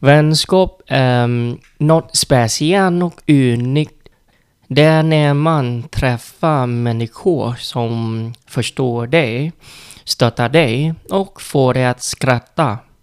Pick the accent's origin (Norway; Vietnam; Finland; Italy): Vietnam; Swedish is a second language; now in Sweden